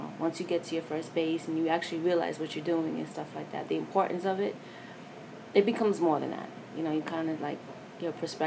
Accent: New York, United States; I'm from New York. I can handle it.

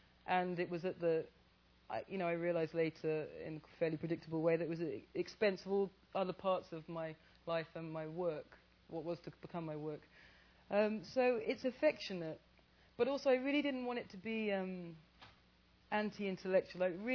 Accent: England, United Kingdom; I mean, I'm born and bred in England, and I'm about as post-colonial as it's possible to be, I should think.

